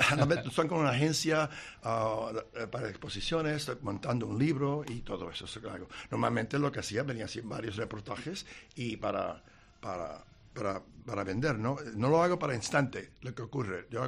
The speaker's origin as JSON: {"language": "Spanish", "country": "Puerto Rico", "tie": "born or raised there", "said": "yo fui criado en Puerto Rico."}